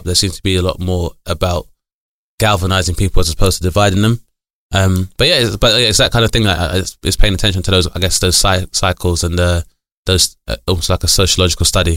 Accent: London, United Kingdom; growing up in London is that most people I deal with have been West African and predominantly from either Ghana or Nigeria. Mm-hmm. But then went to university in Bradford, outside of London.

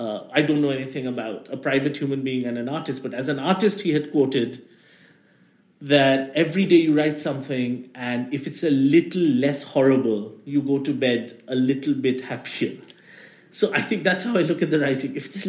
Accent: India; And I've never been a smart business guy. And I know, as an Indian person, I should be.

